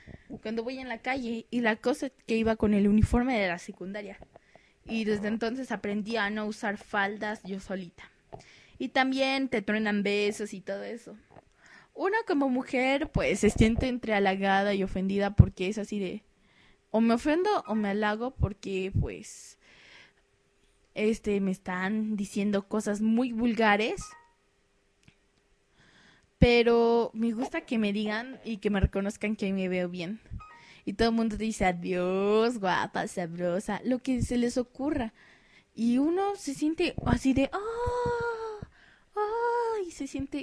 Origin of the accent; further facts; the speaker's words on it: Mexico; los únicos que no estamos saliendo de la crisis en el mundo somos los mexicanos